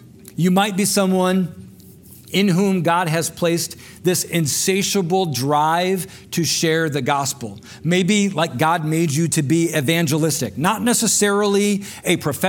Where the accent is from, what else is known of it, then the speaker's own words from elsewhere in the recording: Jackson, Michigan, United States; I grew up in Jackson. I went to college in Kalamazoo. I started teaching in Battle Creek. I moved back to Jackson.